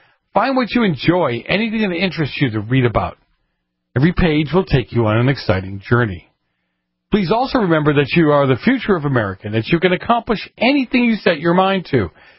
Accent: Massachusetts, United States; So in Cambridge, Massachusetts, my home state, they're just a bunch of whacks.

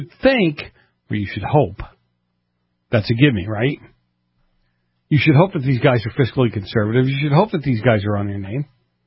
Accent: Massachusetts, United States; And my home state, Massachusetts, comes in at number 49.

